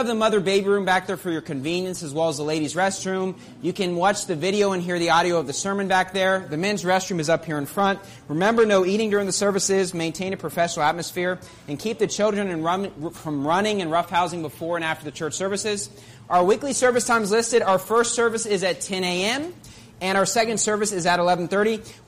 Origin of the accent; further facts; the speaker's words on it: West Virginia, United States; accent: country accent; I grew up in West Virginia. I can't help it but sing it with a country accent and this big twang in my voice.